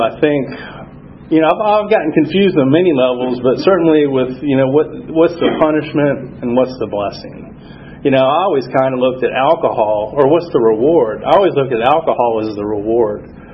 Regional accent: Charlotte, North Carolina, United States; So anyways, I grew up in Charlotte.

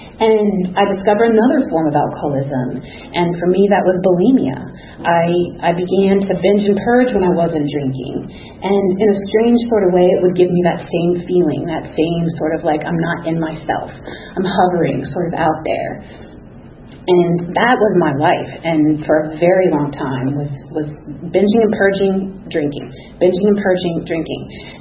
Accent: Pennsylvania, United States; born there; also born or lived in Texas / Georgia / Ohio; And so I was born in Pennsylvania. We moved to Texas, back to Pennsylvania, to Georgia, back to Pennsylvania, to Ohio, back to Pennsylvania.

